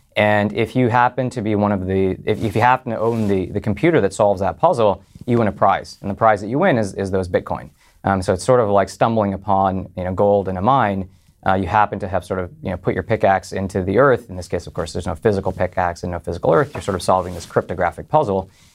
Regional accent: United States; I think we're very fortunate as American citizens that we have the US dollar.

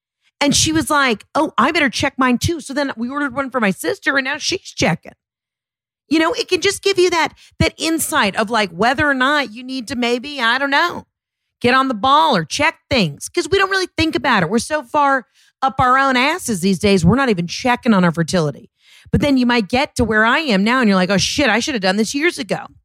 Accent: Georgia, United States; Now listen, you're from Louisiana. I'm from Georgia.

